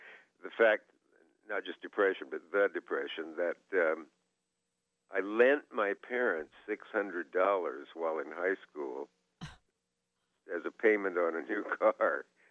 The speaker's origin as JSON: {"language": "English", "town": "Kearney", "region": "Nebraska", "country": "United States", "tie": "born there", "said": "I was born in Kearney."}